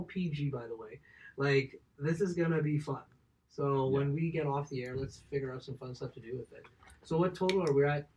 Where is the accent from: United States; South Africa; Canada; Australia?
Canada; Fort McMurray, Alberta; I grew up in Fort McMurray.